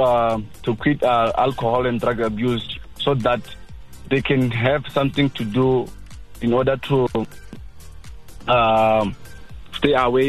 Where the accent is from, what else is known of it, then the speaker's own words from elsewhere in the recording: Venda, Limpopo, South Africa; I'm from Venda, but currently at Lipalaleba at work.